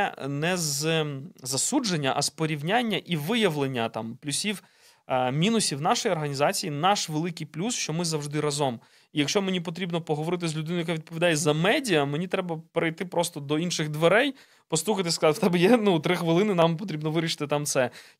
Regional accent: Chernivtsi, Chernivtsi Oblast, Ukraine; ми переїхали до Чернівців, тому що нам потрібно було зробити документи, ми самі родом з Чернівців

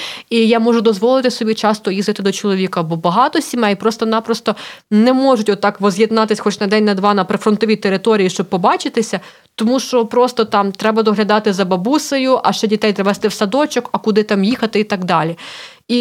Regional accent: Galicia, Ukraine; Кажу, я з Святої Галичини, так не можна ходити на каву після двох повідомлень.

